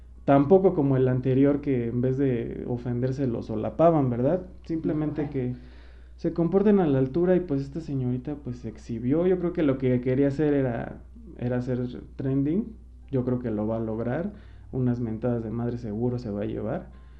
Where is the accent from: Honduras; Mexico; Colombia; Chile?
Mexico; somos ciudadanos de México, que también vivimos esta inseguridad